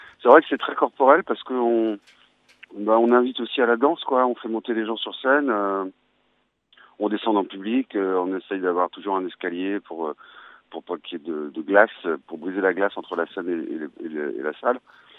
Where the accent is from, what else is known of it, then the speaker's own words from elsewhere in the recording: Normandy, France; chez nous en Normandie, entre autres puisqu'on est normand.